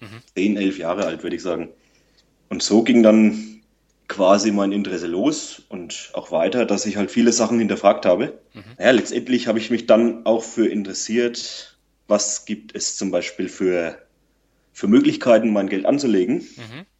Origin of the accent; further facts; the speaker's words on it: Bavaria, Germany; Ich komme aus Unterfranken.